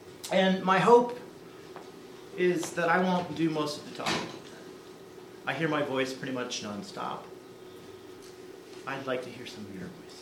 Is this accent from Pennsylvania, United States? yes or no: no; Minnesota, United States; No, I'm from, well, not I'm from Minnesota, but I grew up in the United States till my whole life.